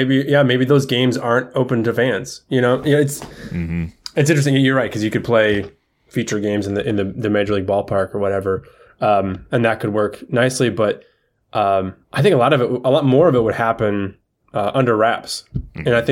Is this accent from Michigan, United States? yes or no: yes; Lansing, Michigan, United States; I grew up in Lansing. We had the Lansing Lugnuts there.